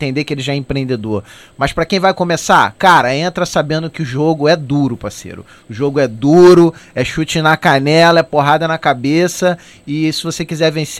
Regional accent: Brazil; Agora, cara, eu sou brasileiro, não desisto nunca, eu gosto muito do Brasil, já tive a oportunidade de ir embora e não fui.

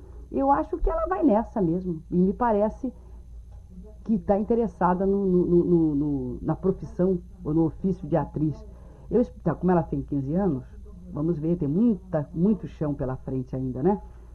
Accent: Rio de Janeiro, Brazil; born there; Eu nasci num lugar que se chama Campinho, ali a caminho de Jacarepaguá.

